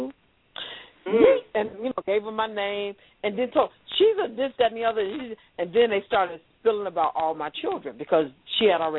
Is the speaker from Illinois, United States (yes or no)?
yes; Chicago, Illinois, United States; Remember, I'm from Chicago.